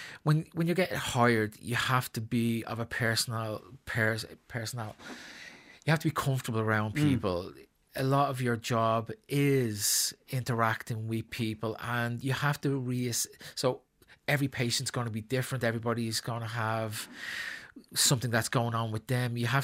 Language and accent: English; Clondalkin, Leinster, Ireland; I grew up in Clondalkin, went to school in Ballyfermot. I've worked all my life in Talla